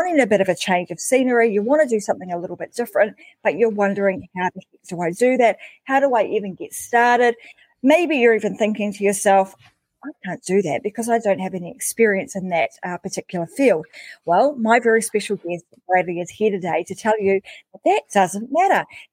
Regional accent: New Zealand; I've been over in my home country, New Zealand

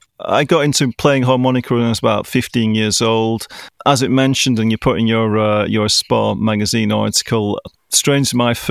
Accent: Blackburn, North West England, United Kingdom; So I'm from England, as people probably know. So I'm from Blackburn in Lancashire.

